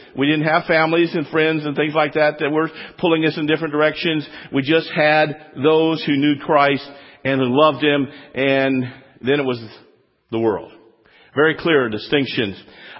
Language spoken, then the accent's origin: English; United States; born there; I was born right here in America, but I was also born again in South Korea.